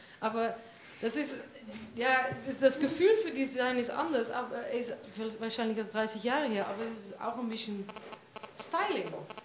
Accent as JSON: {"language": "German", "country": "Netherlands", "second_language": "German", "said": "wenn ich komme aus Holland"}